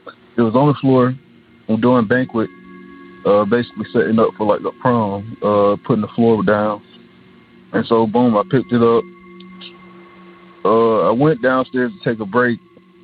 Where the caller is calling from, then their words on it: Atlanta, Georgia, United States; I'm calling from Atlanta, Georgia.